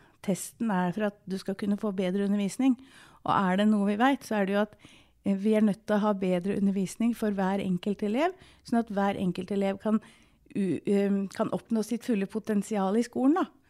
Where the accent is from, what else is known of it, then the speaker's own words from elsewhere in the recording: Innlandet, Norway; Altså jeg er født og oppvokst på Hadeland, jeg har gått helt vanlig skole